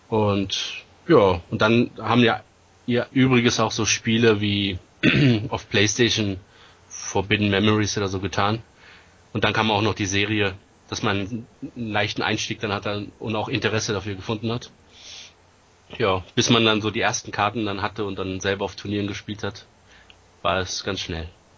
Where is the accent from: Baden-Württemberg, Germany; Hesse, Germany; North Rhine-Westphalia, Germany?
Hesse, Germany; Bad Vilbel; bin aus Bad Vilbel, ist aus der Nähe von Kassel.